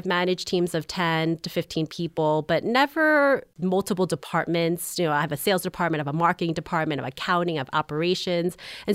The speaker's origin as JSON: {"language": "English", "town": "Queens", "region": "New York", "country": "United States", "tie": "born or raised there", "also_born_or_lived": "Long Island", "lives_now": "Missoula, United States", "said": "So I was born and raised in Queens. The neighborhood got kind of rough."}